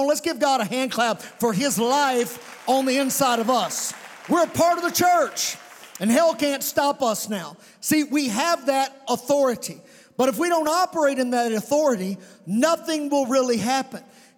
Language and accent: English; Providence, Kentucky, United States; I'm from Providence, Kentucky, from a small town in Webster County, and I'd be third, fourth generation Providence guy, and my dad, he was raised there.